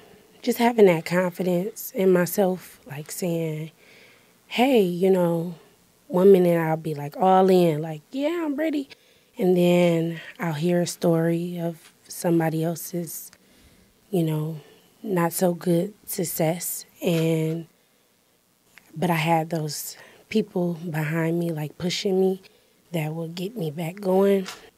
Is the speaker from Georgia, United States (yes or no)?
no; Muskegon, Michigan, United States; So I grew up here in Muskegon, Michigan. I am the oldest of seven children. I'm the only girl.